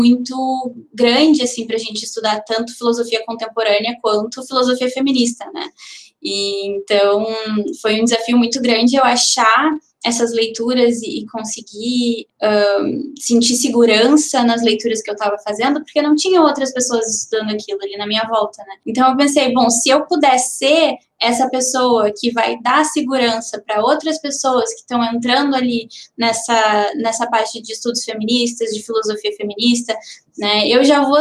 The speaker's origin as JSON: {"language": "Portuguese", "town": "Santa Maria", "region": "Rio Grande do Sul", "country": "Brazil", "tie": "born or raised there", "said": "nasci em Santa Maria, né, sou natural de Santa Maria, enfim, isso."}